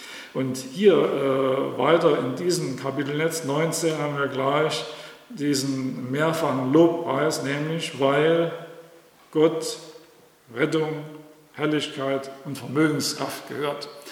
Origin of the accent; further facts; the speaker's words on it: East Germany, Germany; Ich bin ja in der DDR aufgewachsen.